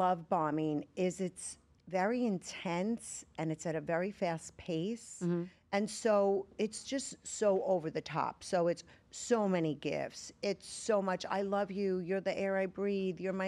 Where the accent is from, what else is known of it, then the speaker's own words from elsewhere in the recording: Brooklyn, New York, United States; So I was raised in Brooklyn, New York in the 70s by a single mother.